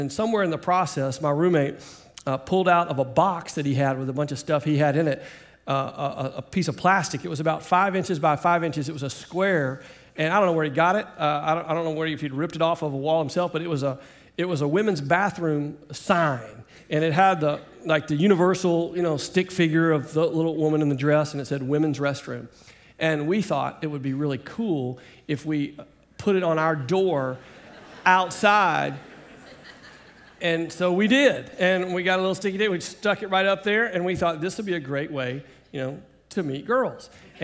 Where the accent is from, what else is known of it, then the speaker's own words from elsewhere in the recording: Shreveport, Louisiana, United States; from Shreveport